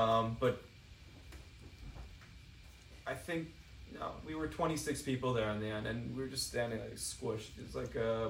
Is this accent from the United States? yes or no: no; Ra'anana, Central District, Israel; when I tell him I'm from Ra'anana, he's like, oh, cool, my parents live there.